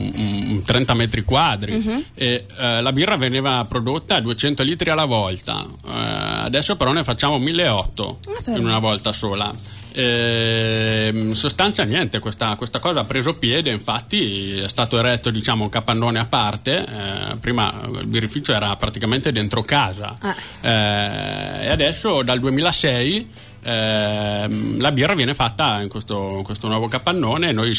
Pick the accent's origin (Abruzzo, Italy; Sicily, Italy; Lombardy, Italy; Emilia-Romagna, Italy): Lombardy, Italy; Milan; Io sono milanese, ma un po' di mantovano ormai l'ho imparato.